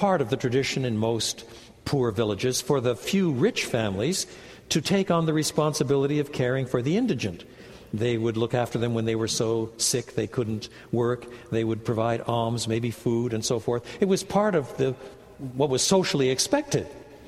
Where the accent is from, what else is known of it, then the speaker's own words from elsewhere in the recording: French Canada, Canada; I was brought up in French Canada